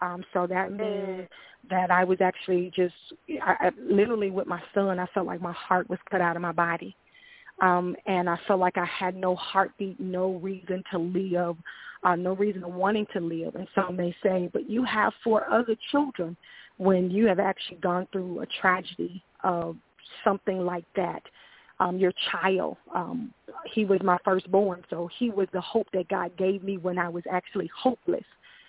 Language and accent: English; Memphis, Tennessee, United States; Growing up in Memphis, Tennessee, I only knew how to physically fight.